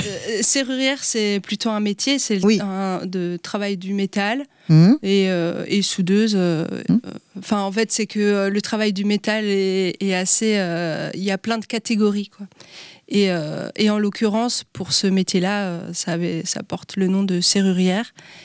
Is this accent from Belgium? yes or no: yes; Belgium; parce que je suis belge de nationalité, et j'ai grandi en Belgique.